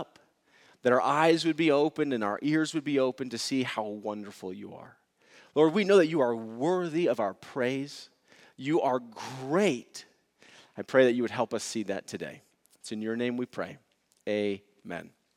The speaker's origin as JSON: {"language": "English", "town": "Boulder", "region": "Colorado", "country": "United States", "tie": "born or raised there", "said": "Boulder is a special place for me. I grew up in Boulder."}